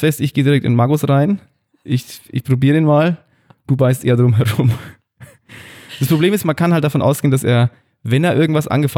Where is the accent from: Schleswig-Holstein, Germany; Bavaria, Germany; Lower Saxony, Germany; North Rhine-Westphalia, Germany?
Bavaria, Germany; Ist halt immer noch meine Heimat.